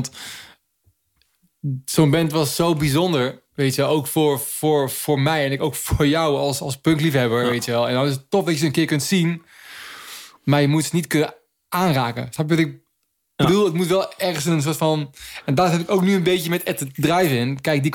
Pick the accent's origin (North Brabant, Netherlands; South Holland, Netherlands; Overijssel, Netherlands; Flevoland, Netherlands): Overijssel, Netherlands; Hengelo; als jongetje uit Hengelo waar ik vandaan kwam